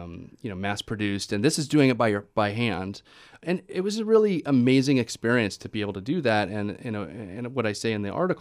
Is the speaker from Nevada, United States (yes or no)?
yes; Reno, Nevada, United States; also born or lived in San Francisco; I grew up in Reno, Nevada. It's high desert. You're sort of 4 hours away from the ocean.